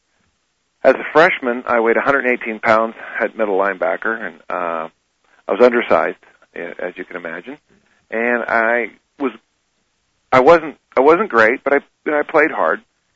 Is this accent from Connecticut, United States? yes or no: no; South San Francisco, California, United States; Well, I'm from South San Francisco. I was born in 1957, and I'm the youngest of 6 kids, and there's 5 boys and a girl.